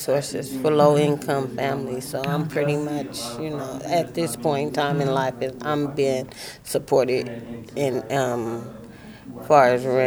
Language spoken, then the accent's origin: English; Oakland, California, United States; So as a, from kindergarten, mm-hmm. or from the baby, I was in East Oakland.